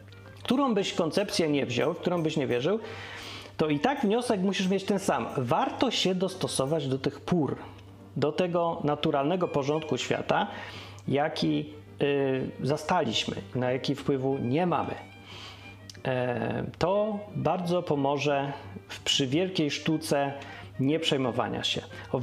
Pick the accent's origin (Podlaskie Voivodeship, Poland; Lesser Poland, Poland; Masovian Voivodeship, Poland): Lesser Poland, Poland; bo ja spod Krakowa mówię językiem polskim, krakowskim teraz